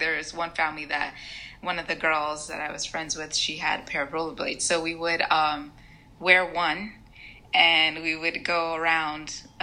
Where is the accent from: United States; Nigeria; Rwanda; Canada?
United States; San Diego, California; So I lived mostly in the southeastern region of San Diego my whole life. I grew up in a neighborhood called, well, actually the apartments complex is Bayview Heigh